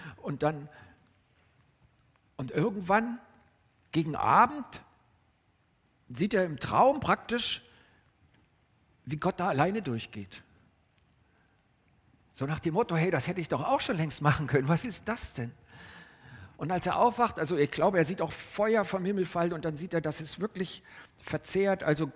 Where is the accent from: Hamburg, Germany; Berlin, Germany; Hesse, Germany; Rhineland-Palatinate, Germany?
Berlin, Germany; für mich als Berliner, Preußen ist ja ein bisschen größer gewesen, auch damals schon